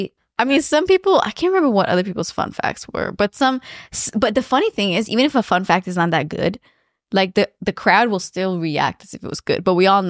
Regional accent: Romania; I'm from Romania.

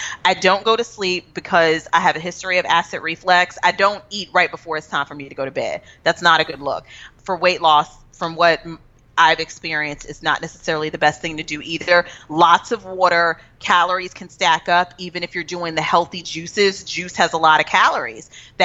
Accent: Texas, United States; You would think, even though I'm not, I'm from Texas. I like big plates.

